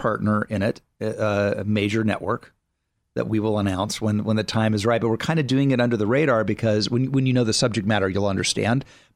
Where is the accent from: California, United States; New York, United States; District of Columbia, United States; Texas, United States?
Texas, United States; I'm a Texan, so I picked who are like the iconic Texans